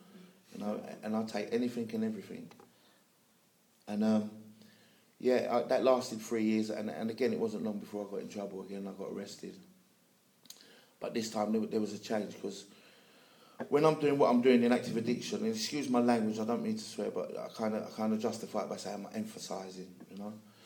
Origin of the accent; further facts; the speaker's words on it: Hackney, London, United Kingdom; now in Clevedon, United Kingdom; I come from Northeast London originally, a place called Hackney. But I live in a place called Clevedon, which is in between Western Supermare and Bristol.